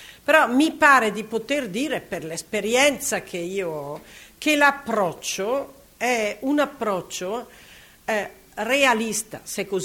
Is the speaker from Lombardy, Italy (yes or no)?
yes; Bergamo, Lombardy, Italy; essendo io bergamasca